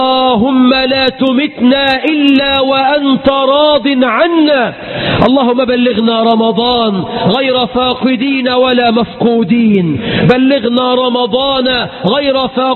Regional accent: Egypt

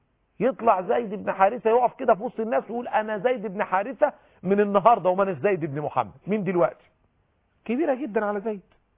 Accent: Egypt; احنا عندنا دايما كده في الريف عندنا في مصر في الفلاحين يقولوا

